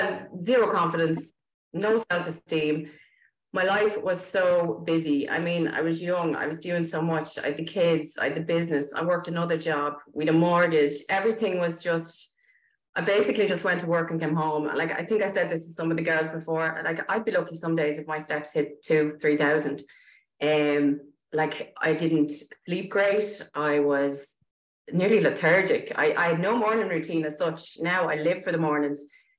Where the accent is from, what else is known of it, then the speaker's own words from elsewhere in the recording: Dublin, Leinster, Ireland; I'm originally from Dublin, and I'm living here for, she's coming on 25 years now. So more of, this is more my home really than Dublin was.